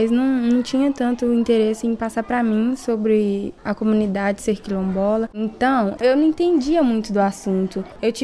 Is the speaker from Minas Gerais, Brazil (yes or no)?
yes; Pinhões, Minas Gerais, Brazil; sou de Pinhões, é uma comunidade quilombola. Então eu tenho aquela coisa de falar que eu sou quilombola.